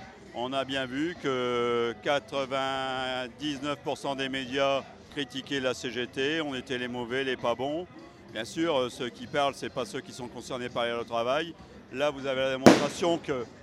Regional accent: Arras, Hauts-de-France, France; Moi, je suis d'Arras, donc il y a les députés du Pas-de-Calais

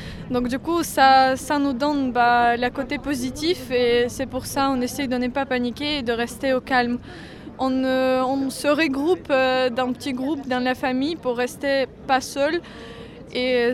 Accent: Chernihiv Oblast, Ukraine; born there; French is a second language; moved away as an adult; also born or lived in Kyiv; Je viens d'Ukraine, j'étais née pas loin de la région, j'étais née en région de Tchernigiv, pas loin de la capitale, c'est 80 km de la capitale. Et j'ai fait mes études et j'ai vécu à la capitale pendant 6 ans.

